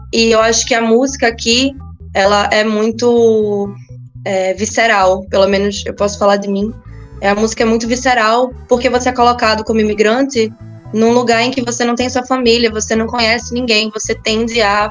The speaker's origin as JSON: {"language": "Portuguese", "town": "Recife", "region": "Pernambuco", "country": "Brazil", "tie": "born or raised there", "also_born_or_lived": "Belo Jardim", "said": "quando eu paro de me comparar com o que eu cresci ouvindo em Recife e em Belo Jardim"}